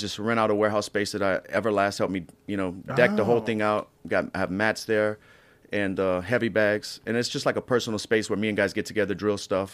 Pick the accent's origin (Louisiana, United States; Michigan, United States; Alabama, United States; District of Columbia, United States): Louisiana, United States; So I have a personal gym in Louisiana, and a bunch of my buddies that I grew up with fighting in Louisiana have gyms as well.